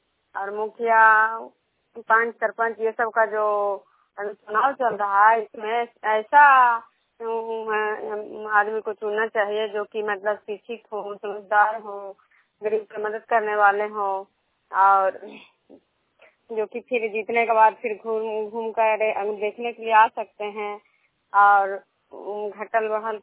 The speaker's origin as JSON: {"language": "Hindi", "town": "Bishnupur", "region": "Bihar", "country": "India"}